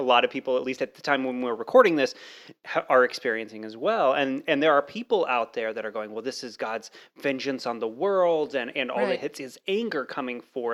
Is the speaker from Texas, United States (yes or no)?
yes; Texas, United States; Well, I grew up in Texas for a while, and I got paddled